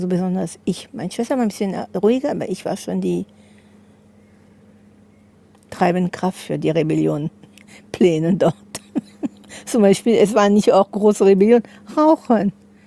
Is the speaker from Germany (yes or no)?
no; Paris, Île-de-France, France; first language French; German is a second language; also eigentlich sind wir in Paris geboren, dort groß geworden und wir haben Multikulti in unserer Familie, aber Französisch war die Sprache, da meine Eltern nicht gleich Länder waren.